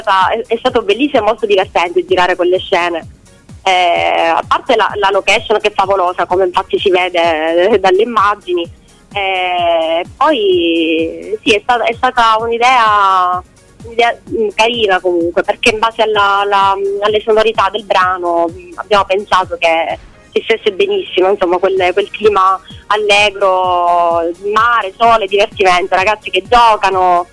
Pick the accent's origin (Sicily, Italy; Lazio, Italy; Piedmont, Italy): Sicily, Italy; Agrigento; E poi tra l'altro io provengo da Agrigento, sono partita da Catania